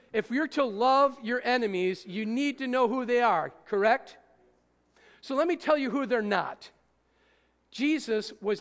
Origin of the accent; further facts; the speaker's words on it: Rome, New York, United States; I remember growing up in Rome, New York, our houses were so close to each other, you could watch the neighbor's TV.